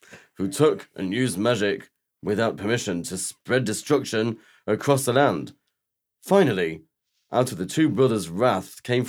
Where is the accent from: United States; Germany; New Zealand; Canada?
New Zealand; North Island; I'd rather say that I'm a New Zealander of Maori descent. I belong to the Ngapu Iwi from North Island, New Zealand's largest tribe.